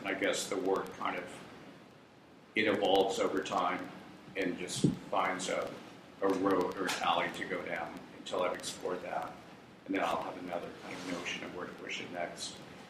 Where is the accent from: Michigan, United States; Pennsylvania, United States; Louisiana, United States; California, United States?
California, United States; Santa Monica; also born or lived in New York; I grew up in Santa Monica Canyon, went to CalArts for a couple years, moved to New York in the early 80s for nearly 20 years, and then made it back to Venice